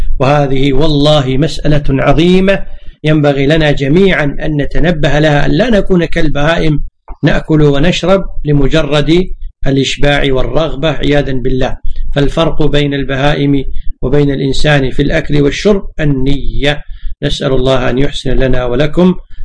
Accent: Kuwait; فالأعراف عندنا في الكويت أن الإنسان إذا دخل وسلم يكون قد أوجب الوليمة وأوجب العرس

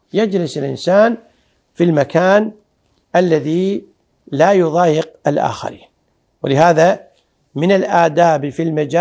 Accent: Kuwait; أما العرف الجاري لا سيما عندنا في الكويت أن الذي يصافح يقوم لمن يصافحه

